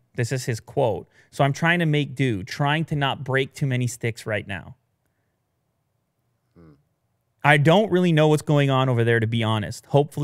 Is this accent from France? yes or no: no; Canada; I'm a hockey player. Mm. I'm from Canada